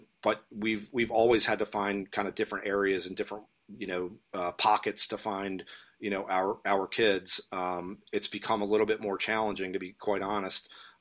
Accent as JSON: {"language": "English", "town": "Baltimore", "region": "Maryland", "country": "United States", "said": "I'm from Baltimore. I would love to get, more MIA kids, more Baltimore kids."}